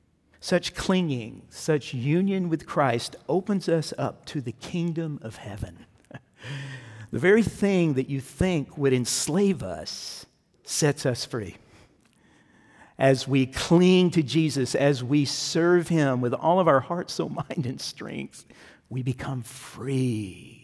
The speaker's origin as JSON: {"language": "English", "region": "California", "country": "United States", "said": "We're from California, and we were looking at how the floods are happening with California right now."}